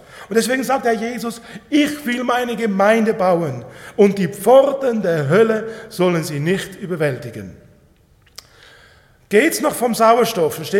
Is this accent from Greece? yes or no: no; Pfäffikon, Switzerland; es war so ein Trockenjahr bei uns zu Hause in Pfäffikon.